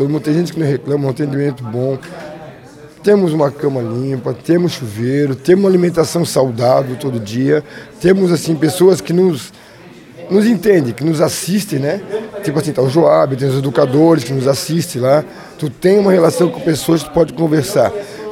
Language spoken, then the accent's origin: Portuguese; São Paulo, Brazil; now in Brusque, Brazil; Olha, eu sou paulista, mas moro aqui 20 anos nessa cidade.